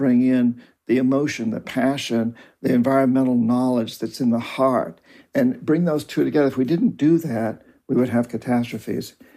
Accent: New Hampshire, United States; including where I grew up in New Hampshire

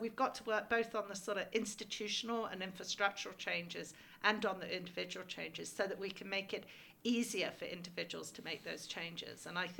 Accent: England, United Kingdom; accent: English; You can hear my accent is English.

